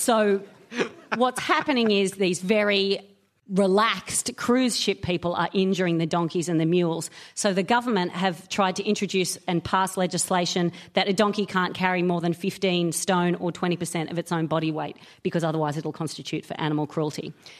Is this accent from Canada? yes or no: no; Australia; I'm Australian.